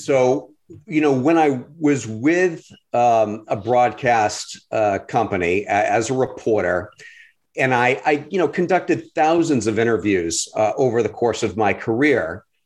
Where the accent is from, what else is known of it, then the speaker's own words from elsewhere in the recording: Boston, Massachusetts, United States; I was a local news reporter in markets like Fort Myers, Florida, Pittsburgh, and my hometown of Boston